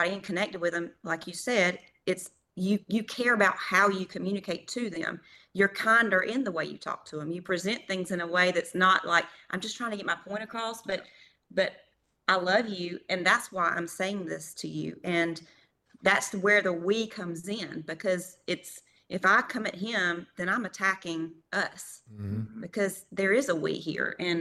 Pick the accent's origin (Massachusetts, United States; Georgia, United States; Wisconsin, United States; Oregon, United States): Georgia, United States; Swainsboro; moved away; I'm from Southeast Georgia, from Swainsboro.